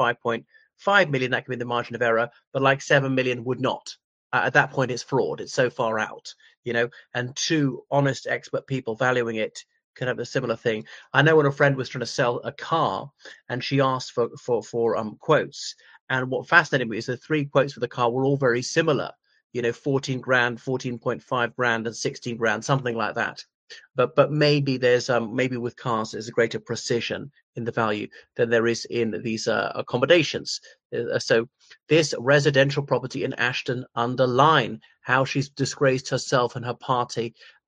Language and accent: English; Ireland; from Ireland.